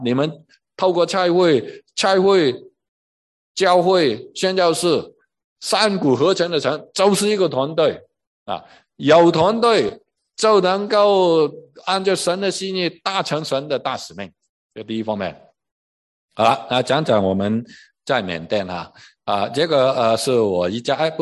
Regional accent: Guangdong, China; 所以巴西我们我们广东人

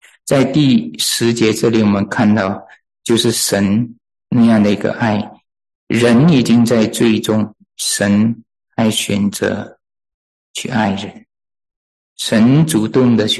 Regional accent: China; 这个我们中国人是做不来的

